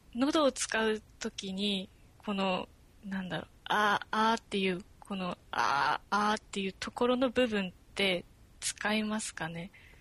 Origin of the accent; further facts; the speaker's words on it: Tohoku, Japan; 東北です。